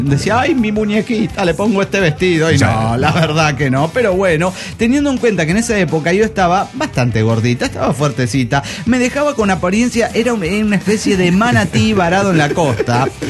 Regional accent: Chiapa de Corzo, Chiapas, Mexico; de Chiapas, de Corzo, México.

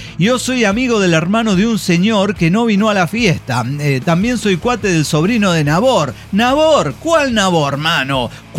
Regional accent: Mexico City, Mexico; now in Bolivia; como buen chilango chingativo

